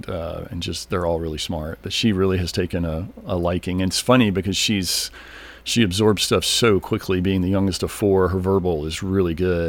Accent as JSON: {"language": "English", "region": "Mississippi", "country": "United States", "said": "I'm originally from Mississippi, the oldest of four."}